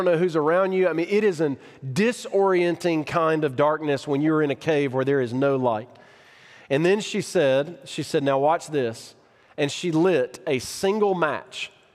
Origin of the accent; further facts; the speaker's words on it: Alabama, United States; If you guys know me, you know that I grew up in Northeast Alabama in Jackson County.